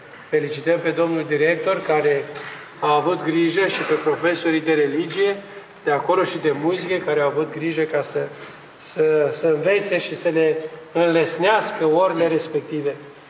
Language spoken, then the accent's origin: Romanian; Suceava County, Romania; born there; să fiu demn că sunt român, să fiu demn că sunt născut pe pământul acesta aici al Bucovinei, că am o tradiție, că am un port, că nu sunt al nimănui, că am o spiță, că am un neam.